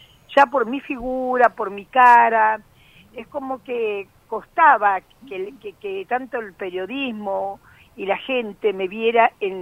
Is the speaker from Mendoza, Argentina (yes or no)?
no; Rosario, Santa Fe, Argentina; now in Buenos Aires, Argentina; Y ahora me dediqué al teatro, vine a Buenos Aires. Eso fue en Rosario, porque soy rosarina.